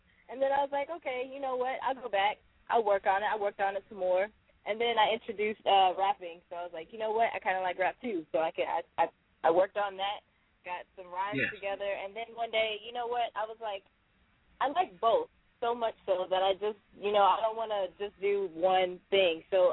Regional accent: Houston, Texas, United States; Okay. Well, yeah, I grew up in Houston, and basically my mother was an entertainment lawyer

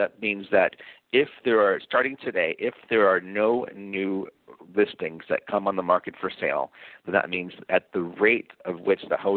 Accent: Thousand Oaks, California, United States; I grew up, I'll tell you, I grew up in Thousand Oaks, California, which is about an hour and a half north of here.

